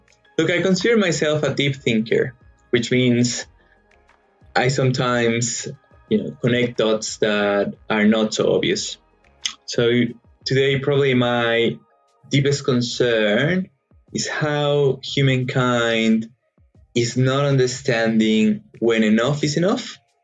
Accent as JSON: {"language": "English", "country": "Colombia", "second_language": "English", "said": "So I'm originally from Colombia."}